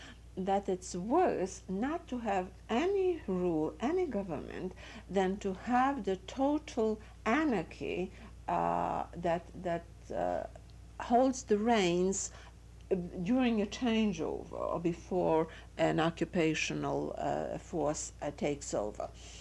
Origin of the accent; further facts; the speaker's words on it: Poland; The Germans were in my hometown for about 2 weeks when we heard that when we heard about the deal made by between Ribbentrop and Molotov, and that Russia and Germany were splitting Poland in half